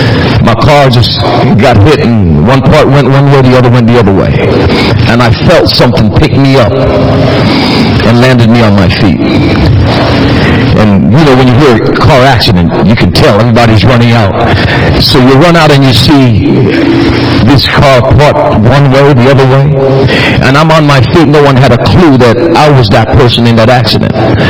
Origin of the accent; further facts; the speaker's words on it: U.S. Virgin Islands; Growing up in the Virgin Islands, and I have a lot of my Virgin Island friends here today